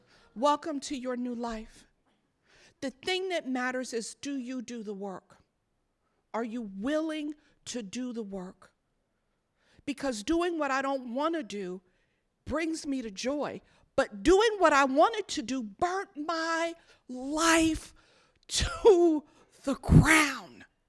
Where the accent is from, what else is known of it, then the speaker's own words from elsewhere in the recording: New York, United States; I come from New York where we drink until 4, right?